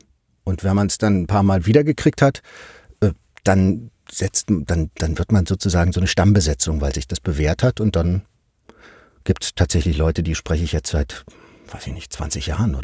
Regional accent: Cologne, North Rhine-Westphalia, Germany; now in Berlin, Germany; Ich komme ursprünglich aus Köln

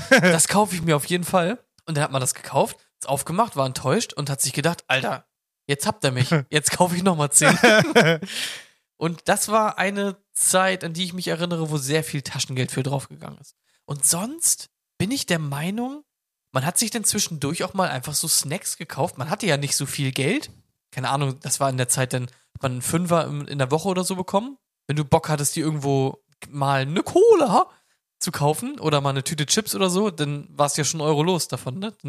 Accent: Buxtehude, Lower Saxony, Germany; Stackmann war es ja bei uns in Buxtehude.

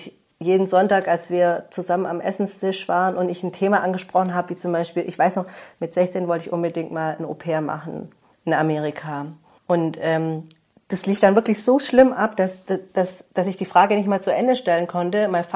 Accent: Albstadt, Baden-Württemberg, Germany; Ich bin in Albstadt geboren, und ich kann mich erinnern, wir haben in einem Sechs-Partei-Haus gewohnt, also unter Deutschen.

